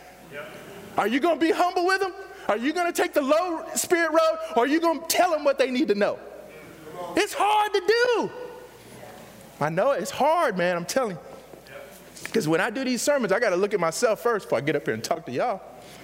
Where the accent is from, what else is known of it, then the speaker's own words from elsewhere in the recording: Texas, United States; or my maleness, or the fact that I grew up in Texas